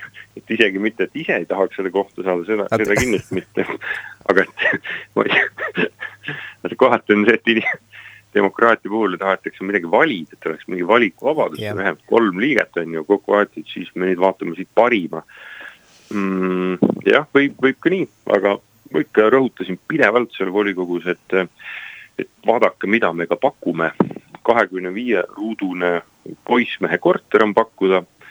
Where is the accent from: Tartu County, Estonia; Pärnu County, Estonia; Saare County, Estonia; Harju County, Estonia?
Saare County, Estonia; mina olen saarlane, nii ma pole ka ruhlane.